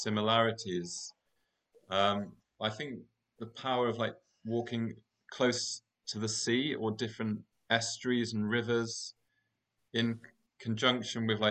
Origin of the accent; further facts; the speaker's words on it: Wales, United Kingdom; obviously growing up in Pembrokeshire, know the landscape really well